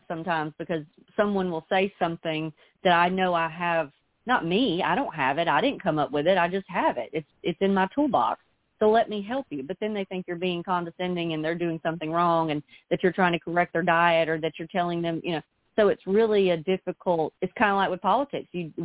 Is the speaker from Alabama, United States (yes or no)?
yes; Tuscaloosa, Alabama, United States; I think that's how you say it. I'm from the South, so I just look at the words.